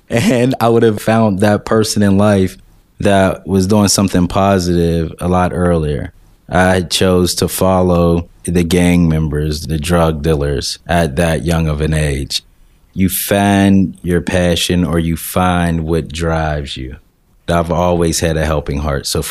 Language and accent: English; Wilkinsburg, Pennsylvania, United States; also born or lived in Penn Hills; I was born in Penn Hills. I grew up in Wilkinsburg. I attended Wilkinsburg High School. Graduated in 1999.